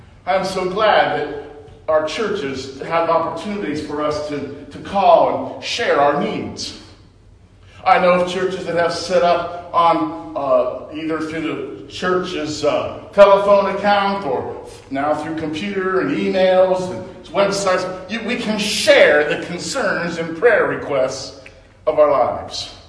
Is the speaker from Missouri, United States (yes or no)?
no; Beloit, Ohio, United States; I grew up in Beloit, Ohio. Actually, the suburb of Westville, I'm sure.